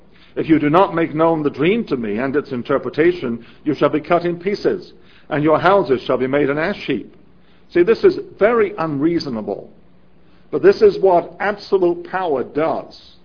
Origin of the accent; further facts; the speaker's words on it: England, United Kingdom; in my case, I grew up in England